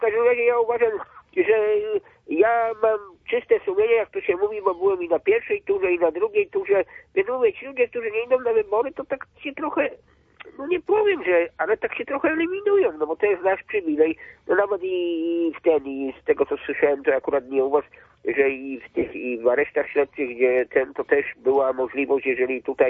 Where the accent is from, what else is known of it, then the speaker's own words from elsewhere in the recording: Poznań, Greater Poland Voivodeship, Poland; ja głosowałem w Poznaniu, nie, bo jestem z Poznania